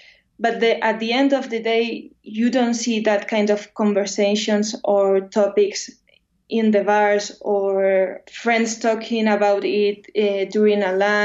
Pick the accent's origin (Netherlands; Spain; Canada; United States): Spain; I grew up in Spain, and during my youth, I didn't feel this was something important or to talk about.